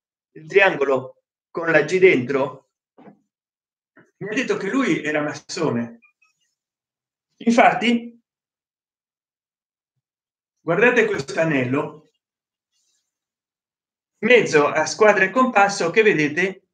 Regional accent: Sardinia, Italy; io sono sarda

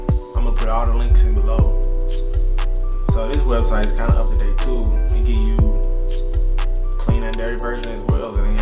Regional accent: Louisiana, United States; Like I'm from Louisiana, so I know it's hard to get Louisiana bounce music.

